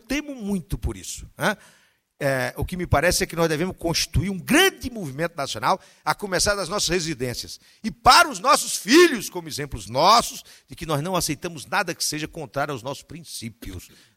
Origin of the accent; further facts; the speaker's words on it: Ceará, Brazil; eu tenho brincado com isso, como bom cearense, com todas as dificuldades